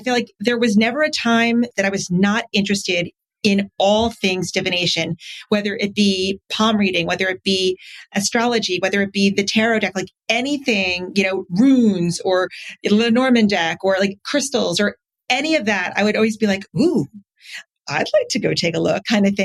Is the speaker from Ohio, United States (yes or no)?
no; New Jersey, United States; I grew up in New Jersey, and I always loved to go to the boardwalk down in Atlantic City